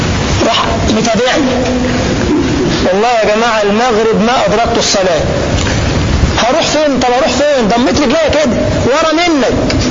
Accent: Egypt; وأذكر أني في بلدنا مصر كان عندي أسبوع دعوة في مسجد من المساجد محاضرة

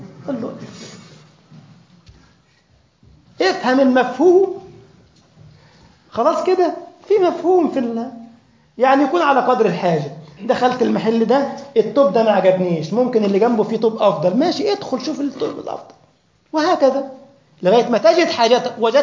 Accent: Egypt; سوق حتى الناس بينطقوها بالهمزة عندنا في مصر

